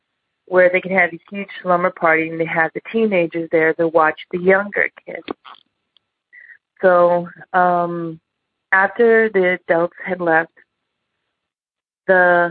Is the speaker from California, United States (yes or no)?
yes; El Cerrito, California, United States; I'm from El Cerrito, California.